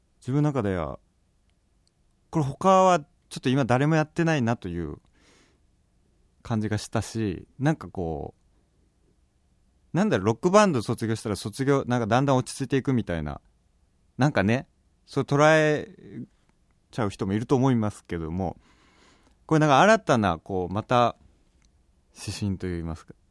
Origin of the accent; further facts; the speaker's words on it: Kumamoto, Japan; まあ、11月の22日これ日曜日、これ地元熊本ですね